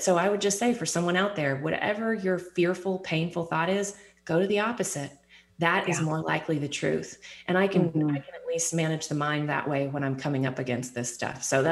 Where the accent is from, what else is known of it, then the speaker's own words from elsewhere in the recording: Texas, United States; Growing up in Texas in the mornings, I would often, on the way to school, I would find turtles crossing the road.